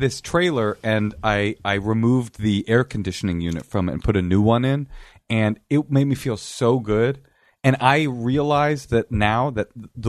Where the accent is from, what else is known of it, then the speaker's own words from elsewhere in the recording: Oakland, California, United States; I grew up poor. I grew up in Oakland. I grew up like when I was a young kid, thought I was like tough.